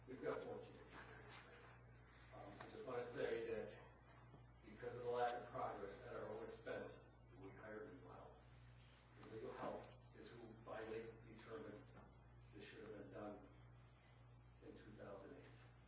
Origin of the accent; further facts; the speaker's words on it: Palisades, New York, United States; from the Village of Palisades.